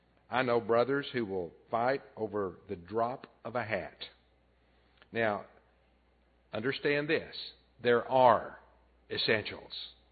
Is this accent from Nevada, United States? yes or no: no; Texas, United States; I remember as a boy, there was a preacher in my part of Texas